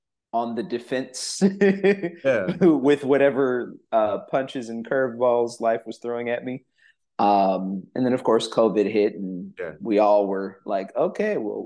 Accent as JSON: {"language": "English", "town": "Omaha", "region": "Nebraska", "country": "United States", "lives_now": "Los Angeles, United States", "said": "I am originally from Omaha, Nebraska, but I currently live here in LA."}